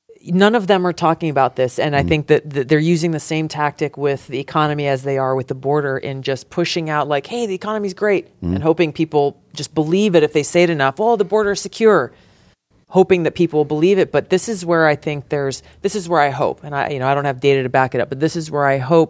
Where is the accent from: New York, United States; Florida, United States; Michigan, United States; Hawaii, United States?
Hawaii, United States; I grew up in Hawaii, which is, I think it has the most restrictive gun laws in the country.